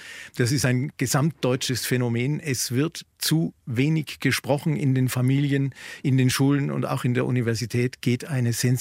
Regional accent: West Germany, Germany; möchte jetzt aber als Wessi nicht zwischen denjenigen Gruppierungen der DDR, die für das Wort sind, und denjenigen, die dagegen sind, mich entscheiden.

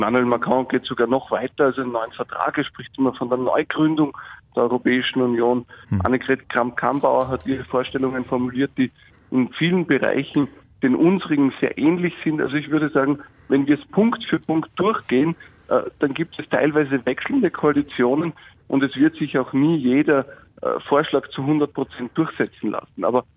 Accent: Austria; was ich persönlich als Österreicher sehr hoffe

